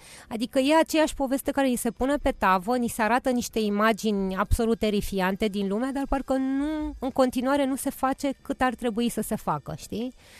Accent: Câmpina, Prahova, Romania; also born or lived in Brăila / Israel; now in Bucharest, Romania; București este orașul meu adoptiv. Eu m-am născut la Brăila, orașul mamei mele. A ținut neapărat să mă nasc acolo și am crescut la Câmpina, orașul tatălui meu. Și practic până în 1989 iulie, când am emigrat în Israel, orașul meu a fost Câmpina.

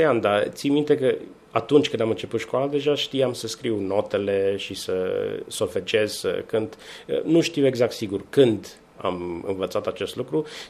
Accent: Timișoara, Timiș County, Romania; born there; M-am născut în Timișoara în anul 1980, numai ca să spun istoric vorbind să știm când, și sunt cel mai mic într-o familie de 10 copii, cel mai tânăr.

